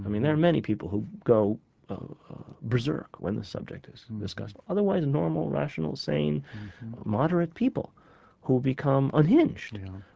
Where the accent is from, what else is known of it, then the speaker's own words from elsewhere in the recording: New York City, New York, United States; I mean, I grew up in the United States at a time when, in New York City, at a time when you really couldn't say Palestine.